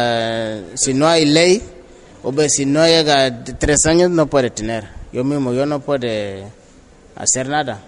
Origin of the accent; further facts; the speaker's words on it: Senegal; Spanish is a second language; moved away as an adult; now in Madrid, Spain; Yo vine de Senegal.